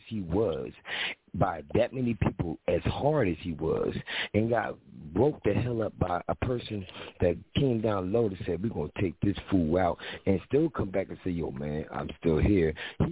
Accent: Philadelphia, Pennsylvania, United States; And he from Compton. I'm from Philly. Figure that one out.

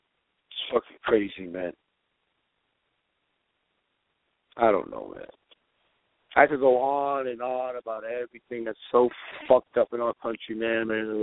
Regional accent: New York, United States; I'm from New York and I'm saying it. I don't give a fuck what you said about my city.

